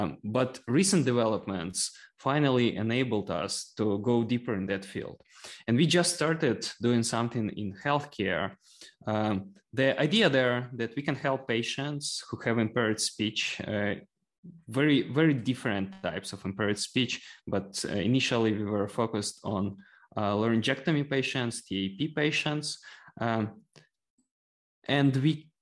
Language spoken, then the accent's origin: English; Ukraine; we are originally from Ukraine, and I'm now in Ukraine.